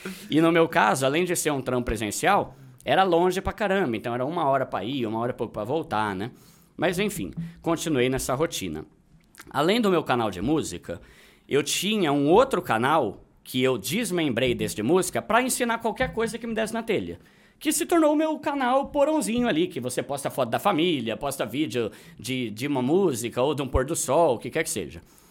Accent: São Paulo, Brazil; Eu sou de São Paulo.

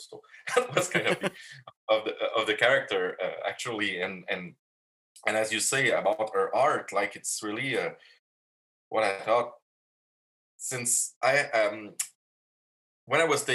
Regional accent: Montreal, Quebec, Canada; we shot a movie in Montreal, we're French Canadian here

